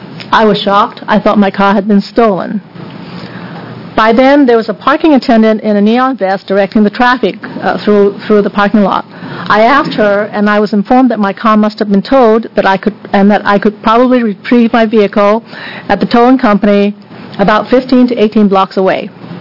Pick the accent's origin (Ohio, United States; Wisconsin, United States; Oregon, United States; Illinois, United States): Oregon, United States; Portland; from Portland.